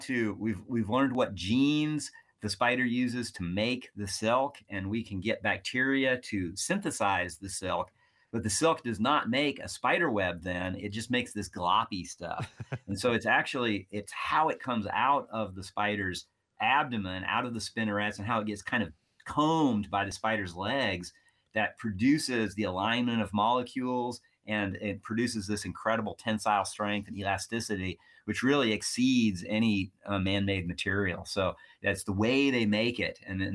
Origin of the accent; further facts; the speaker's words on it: New Mexico, United States; I grew up in New Mexico, and I could find 50 black widows in my backyard in New Mexico.